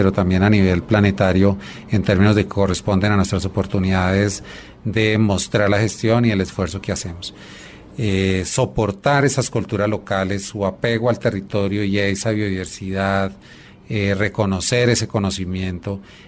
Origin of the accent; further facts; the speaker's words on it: Colombia; que como colombianos debemos tener